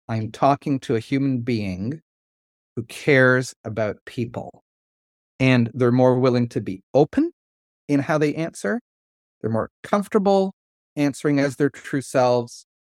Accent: Canada; also born or lived in Taiwan; I'm from Canada. I worked in Taiwan.

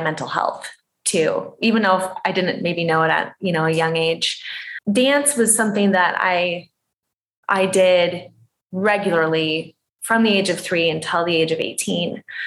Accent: Midwest, United States; I grew up in the Midwest too, was born into a very Irish Catholic family who was very into sports.

